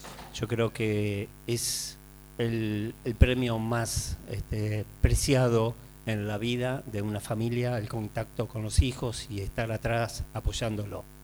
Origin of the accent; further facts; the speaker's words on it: San Andrés de Giles, Buenos Aires Province, Argentina; Nos conocemos todos, somos familias tradicionales de Giles